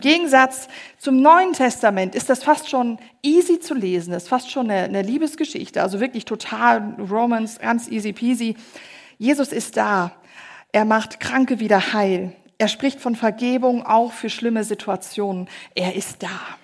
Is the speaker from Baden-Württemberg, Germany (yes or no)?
no; Hesse, Germany; Boppelisse im Hessische, wo ich herkomme, ist Bobbelsche.